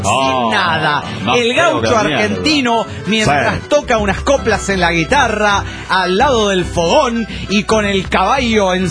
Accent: Guatemala; now in Seattle, United States; no estoy en Guadalajara, soy de Guatemala y estoy en Seattle.

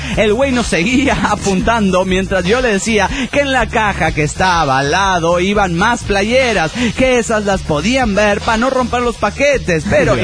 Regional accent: Monterrey, Nuevo León, Mexico; born there; nací en Monterrey, güey. O sea, tengo aquí a la frontera nomás

